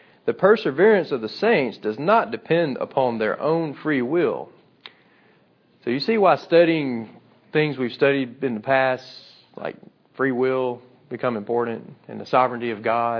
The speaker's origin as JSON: {"language": "English", "region": "Mississippi", "country": "United States", "tie": "born or raised there", "said": "I remember growing up, where I grew up in South Mississippi, it was predominantly Baptist"}